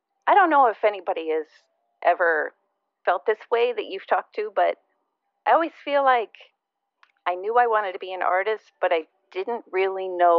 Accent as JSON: {"language": "English", "town": "Lansing", "region": "Michigan", "country": "United States", "tie": "born or raised there", "said": "Well, I grew up in Michigan, in Lansing, Michigan."}